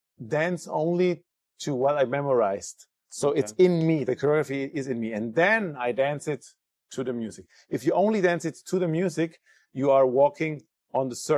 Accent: Ecuador; also born or lived in Germany; I was born in Germany, but I grew up in Ecuador

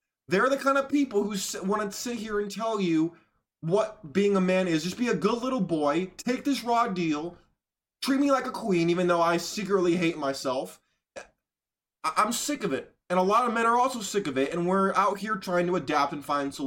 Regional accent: California, United States; Because trust me, I grew up in California. I went to LA very frequently.

